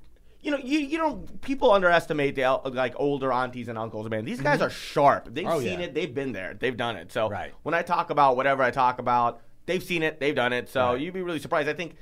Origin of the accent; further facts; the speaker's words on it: Fremont, United States; my bi-monthly show in Fremont, which is my hometown, and I still bring the best – at Kirby's.